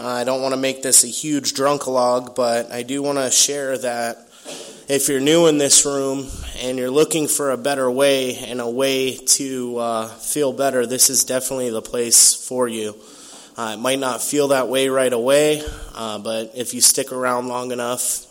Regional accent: Tucson, Arizona, United States; So I guess I'm going to start from the beginning. I was raised in Tucson, Arizona. I was a ward of the state from the age 5.

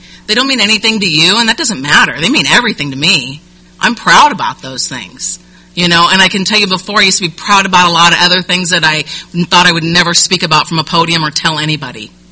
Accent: Compton, California, United States; also born or lived in Norwalk / Stanton; I'll tell you that I'm half Mexican. I don't speak Spanish. My parents divorced when I was a kid. I grew up in Compton, Norwalk, and Stanton.

